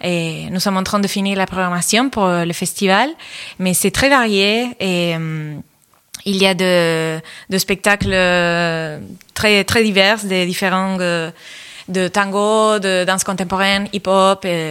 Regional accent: Argentina; French is a second language; moved away; Et j'ai dansé en Argentine, je viens de l'Argentine.

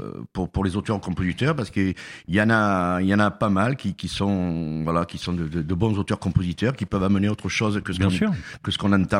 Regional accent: Lourmarin, Provence-Alpes-Côte d'Azur, France; also born or lived in Marseille; now in Cavaillon, France; D'ici. Je suis né à Marseille, puis j'ai grandi dans la région de Lourmarin, Loris, tout ça, et depuis quelques temps j'habite sur Cavaillon.

